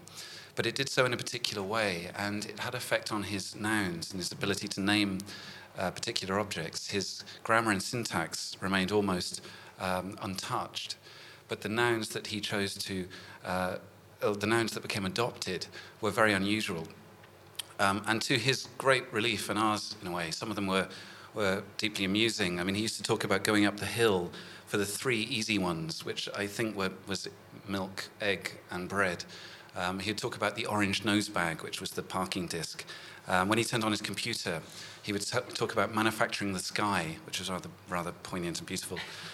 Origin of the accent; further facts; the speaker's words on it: Norwich, East of England, United Kingdom; We began the tour in Norwich, which is my hometown, and we actually stayed in my house.